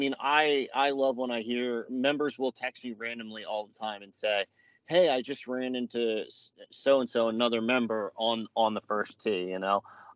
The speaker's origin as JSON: {"language": "English", "region": "Pennsylvania", "country": "United States", "said": "And when I told him I was from Eastern PA, that was the first thing he said."}